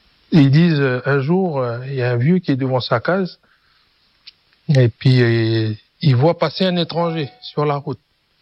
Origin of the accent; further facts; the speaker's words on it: Hienghène, North Province, New Caledonia; Je suis originaire de la tribu de Tjedanit, à Yengen, à 400 km de Nouméa.